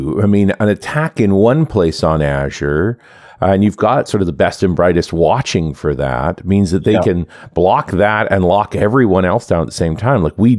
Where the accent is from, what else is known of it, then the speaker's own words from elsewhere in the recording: Canada; as a Canadian